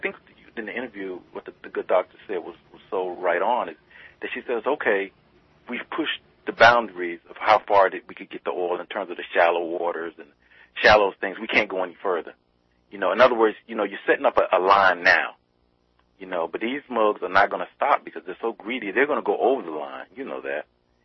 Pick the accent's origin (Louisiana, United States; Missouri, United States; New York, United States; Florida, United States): Florida, United States; Well, I grew up in Florida, and, you know, my father used to take me to spring training for a lot